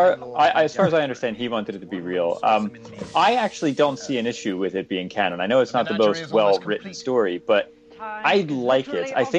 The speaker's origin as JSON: {"language": "English", "country": "United States", "said": "You know, it's funny, too, because being American, you know, I know of EastEnders."}